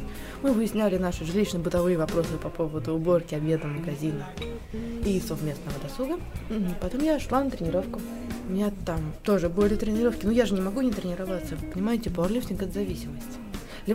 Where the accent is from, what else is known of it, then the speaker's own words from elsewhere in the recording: Russia; нас было 4 молодых человека до 30 из Германии, Румынии, Польши и я из России.